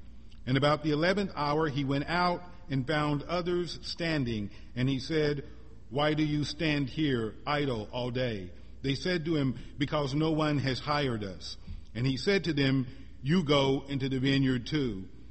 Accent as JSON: {"language": "English", "region": "Missouri", "country": "United States", "tie": "born or raised there", "said": "When I was a teenager growing up in Missouri"}